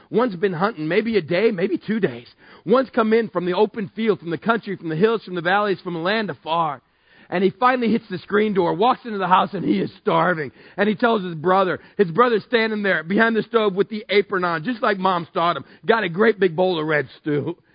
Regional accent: Texas, United States; Growing up in West Texas, we're 10 months out of the year. You can die if you go outside. It's so hot.

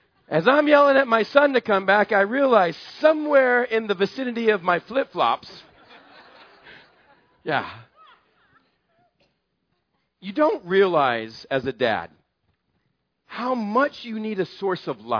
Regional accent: Texas, United States; now in Southern California, United States; And I'm a Texan, and it's the only form of hunting I do in Southern California.

